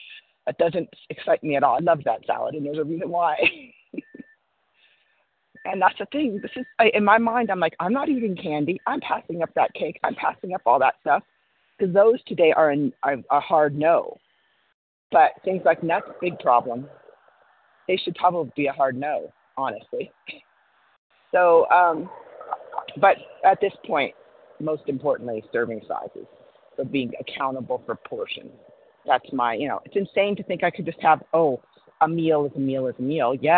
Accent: Wyoming, United States; Yes, I'm from Wyoming and happy to be here.

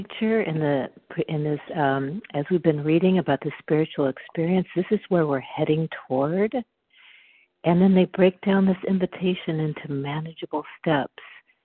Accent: Washington, United States; I'm from Washington State.

